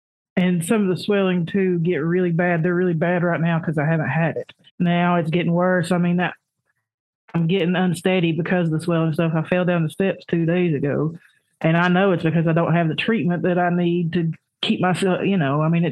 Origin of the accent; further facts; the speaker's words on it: Tennessee, United States; I'm from the Tri-Cities, Tennessee. We're right on the edge of Northeast Tennessee, Southwest Virginia.